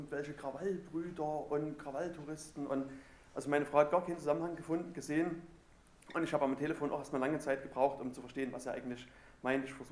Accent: Thuringia, Germany; also ich komme aus Thüringen

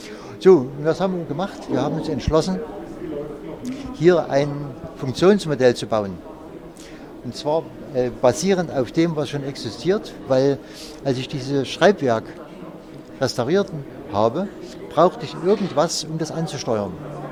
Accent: Freiberg, Saxony, Germany; ich komme aus Freiberg und bin schon öfters mal hier gewesen

